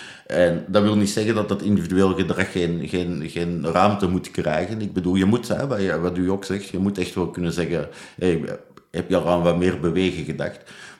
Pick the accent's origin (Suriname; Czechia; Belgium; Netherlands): Belgium; Ja, ik kom uit België, wij zitten nog op de trein.